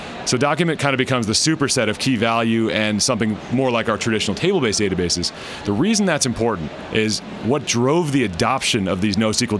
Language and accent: English; Bay Area, California, United States; now in New York, United States; I live in New York, been there about 6 years now with MongoDB, but I'm from the Bay Area originally